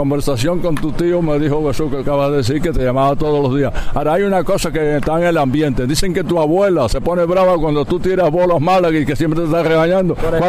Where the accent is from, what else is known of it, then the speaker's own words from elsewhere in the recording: Victoria de Las Tunas, Las Tunas, Cuba; born there; Yo nací en Victoria y La Tuna, soy guajiro igual que tú.